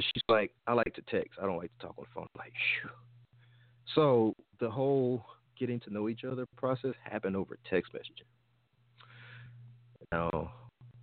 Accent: Mississippi, United States; I'm from the South, Mississippi, as a matter of fact, the belly of the South.

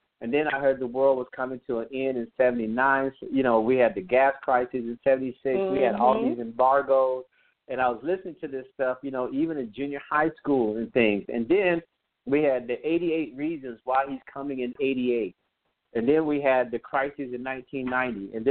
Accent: California, United States; we thought we were somebody, Jeanette, you know, because we come from California.

